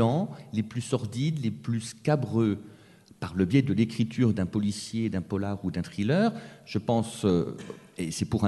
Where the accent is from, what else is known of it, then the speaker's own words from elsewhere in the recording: Morteau, Bourgogne-Franche-Comté, France; en plus je suis franc-comtois, donc je suis né à Morteau dans le Doubs.